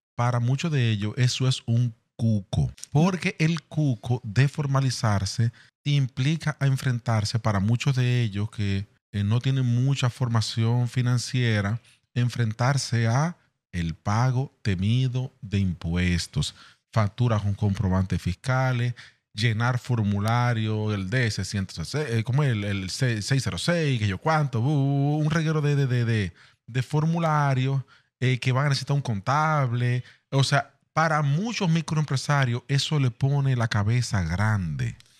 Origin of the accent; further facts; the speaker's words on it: Dominican Republic; Nosotros como dominicanos hemos normalizado que hay un colmado que no te va a dar facturas con comprobante